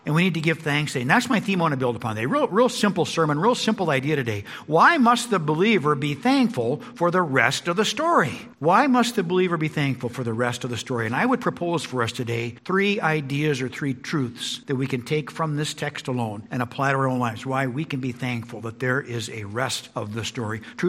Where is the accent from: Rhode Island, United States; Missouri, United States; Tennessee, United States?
Missouri, United States; Kearney; And I grew up in Kearney, Missouri.